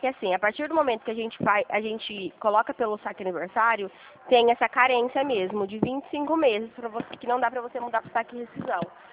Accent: Dracena, São Paulo, Brazil; Não, a gente é do interior de São Paulo, somos de Dracena.

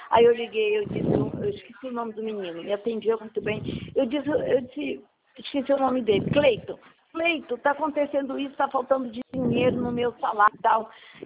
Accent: Amazonas, Brazil; Eu sou do Amazonas.

